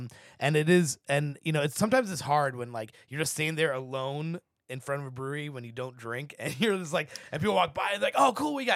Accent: Midwest, United States; I'm from the Midwest

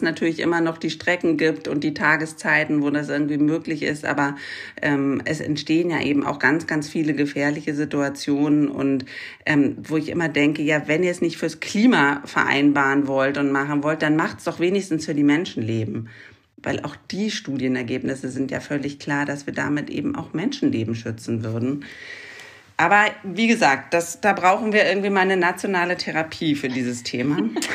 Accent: Germany; Und ich glaube tatsächlich, dass wir da als Deutsche eine Macke haben

